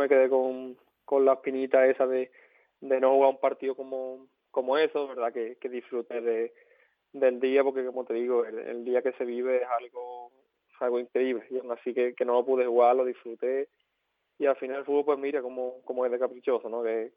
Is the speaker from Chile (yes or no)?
no; Osuna, Andalusia, Spain; ni en los mejores escenarios hubiera esperado jugar un partido de ese nivel y de ese calibre aquí en mi pueblo.